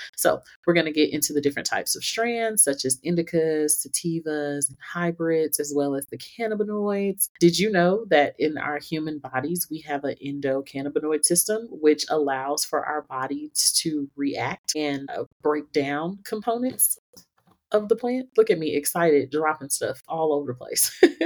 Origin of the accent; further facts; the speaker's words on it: Atlanta, Georgia, United States; now in Denver, United States; So I recently moved to Denver, Colorado, and I'm a Southern woman. I'm originally from Atlanta.